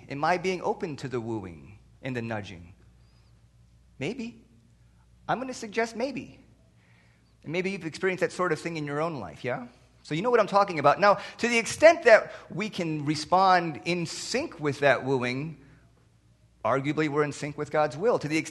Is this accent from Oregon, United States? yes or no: no; Minnesota, United States; So I'm from Minnesota, so I started going north because I like north.